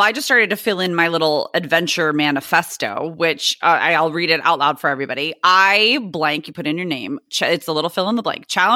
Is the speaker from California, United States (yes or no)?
yes; San Diego, California, United States; challenge myself to roam around San Diego, or I could say like my hometown